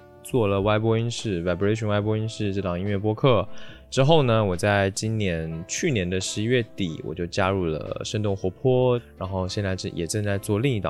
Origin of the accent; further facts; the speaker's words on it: Kunshan, Jiangsu, China; also born or lived in Taiwan / Shanghai; 然后我是一个从小生活在上海苏州这个地方的台湾人